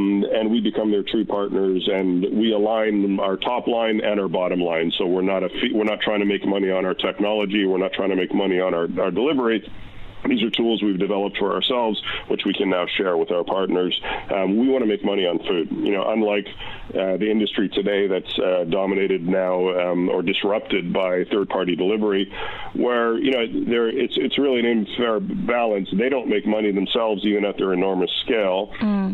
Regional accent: Canada; now in UAE; I'm Canadian by background. I've been in the UAE for over 22 years.

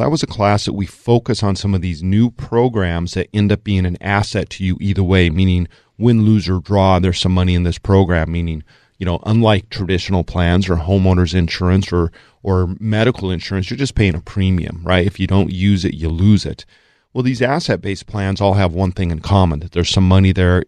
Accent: Colorado, United States; And, you know, I grew up in Colorado, so I'm like, woohoo, snow, yay.

